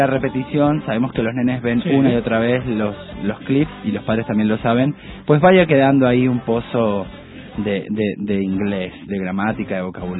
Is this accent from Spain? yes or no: no; Argentina; Nosotros que somos argentinos no vamos a tener acento español